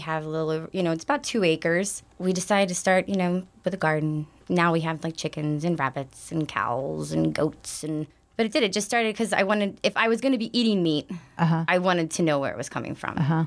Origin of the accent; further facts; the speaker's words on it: East Coast, United States; but I grew up on the East Coast.